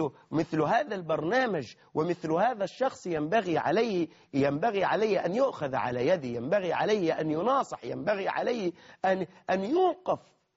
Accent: Egypt; يعني عندنا في مصر، عندنا في مصر، انظر انظر إلى نصارى مصر

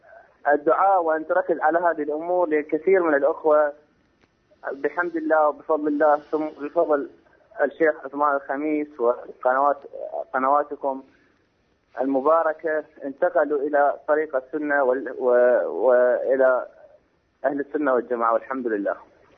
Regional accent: Iraq; من العراق.

